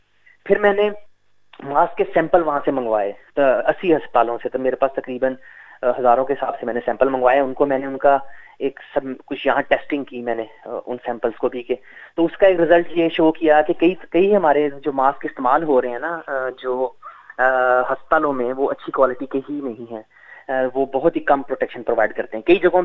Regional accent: Pakistan; moved away as an adult; now in Australia; میرا پاکستان سے تعلق ہے, پاکستان سے میں نے پڑھا اور وہیں سے میں نے یہاں پہ آیا پی ایچ ڈی کرنے.

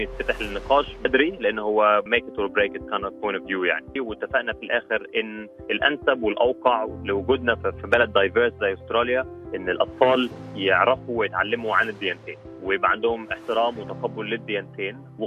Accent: Egypt

